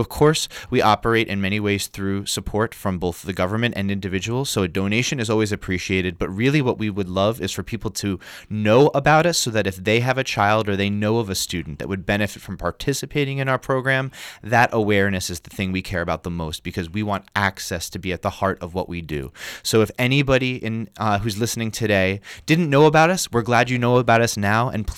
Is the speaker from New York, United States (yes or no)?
yes; New York, United States; also born or lived in Washington, D.C.; I grew up in New York, and my shaping experiences as a young musician were through the aptly named New York Youth Symphony.